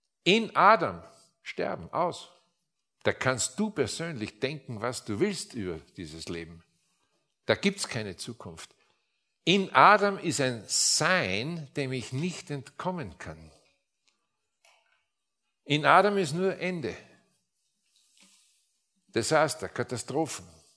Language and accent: German; Linz, Upper Austria, Austria; ich komme aus Linz, Linz an der Donau. Das war eine Stadt, die hat jahrzehntelang mieseste Umweltwerte gehabt.